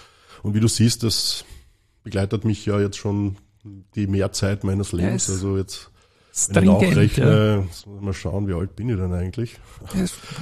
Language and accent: German; Carinthia, Austria; born there; accent: Carinthian dialect; ich bin in Kärnten geboren. Ich versuche natürlich Hochdeutsch zu sprechen, aber es könnte auch passieren, dass ich in den wunderbaren Kärntner Dialekt falle manchmal.